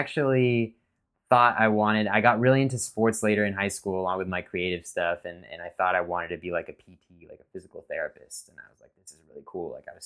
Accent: Los Angeles, California, United States; So, I mean, I was born in Highland Park area. I spent my adolescence because of the split between there and the West Valley. And I really didn't like L.A. growing up.

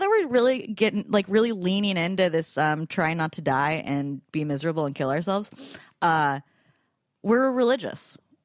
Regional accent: Scotland, United Kingdom; Hey, I'm Scottish, so I'm going to tell it like it is. That's my Scottish accent.

